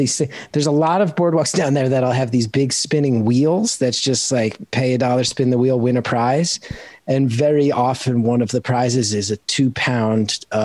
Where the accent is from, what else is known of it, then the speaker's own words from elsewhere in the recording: New Jersey, United States; I call it Taylor Ham because I'm from North Jersey.